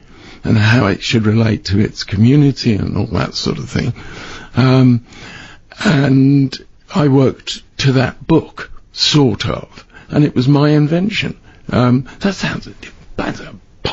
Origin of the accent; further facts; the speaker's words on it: Birmingham, West Midlands, United Kingdom; And actually, I went to my hometown, which is Birmingham